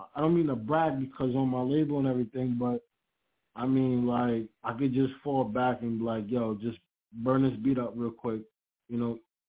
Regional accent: Parkchester, New York, United States; it's a Bronx Brooklyn collaboration because he represents Fort Walt and I'm from Parkchester.

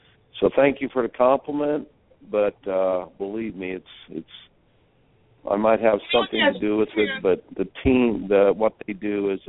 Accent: Indiana, United States; Growing up in Indiana, basketball was a sport I loved, and I lived that Hoosiers dream.

